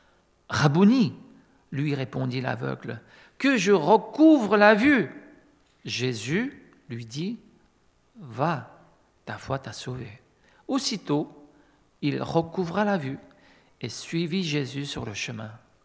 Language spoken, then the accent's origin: French; Grand Est, France; Je viens de la Lorraine. Cela fait maintenant 12 ans que je suis pasteur là-bas. Mais avant, j'étais aussi en Alsace, c'est-à-dire j'étais pasteur près de Mulhouse.